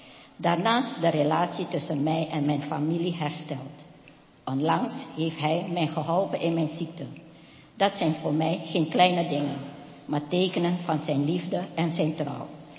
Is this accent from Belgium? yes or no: no; Suriname; moved away as an adult; now in Netherlands; Mijn wortels liggen in Suriname, waar ik ben geboren en opgegroeid. Sinds mijn 21ste woon ik in Nederland, waar ik inmiddels al 33 jaar leef. Ik ben opgegroeid met islamitische en javanisme religie.